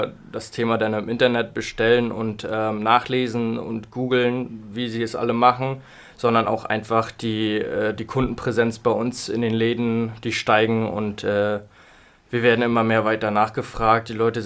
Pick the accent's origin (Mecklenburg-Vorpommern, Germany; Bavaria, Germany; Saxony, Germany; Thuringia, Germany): Mecklenburg-Vorpommern, Germany; Rostock; bin aktuell noch 27 Jahre alt, komme aus Rostock